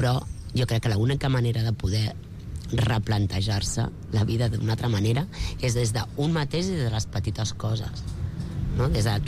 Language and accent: Catalan; Catalonia, Spain; Vull dir, que és que jo sóc catalana. Jo sóc catalana, a mi m'agrada molt, jo tinc la meva família aquí